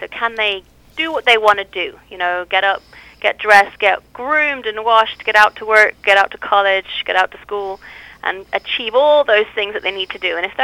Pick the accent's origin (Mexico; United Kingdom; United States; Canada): United Kingdom; I do speak funny because I'm from the United Kingdom.